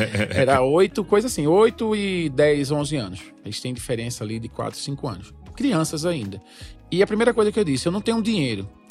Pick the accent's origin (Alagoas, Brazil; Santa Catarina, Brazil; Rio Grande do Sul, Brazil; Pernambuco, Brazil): Pernambuco, Brazil; Recife; also born or lived in São Paulo; Eu nasci na Zona Leste de São Paulo, mas eu fui para Recife. Fui para Recife com 6 anos de idade, mas eu me sinto recifense, pernambucano, né? Minha identidade cultural é toda de lá.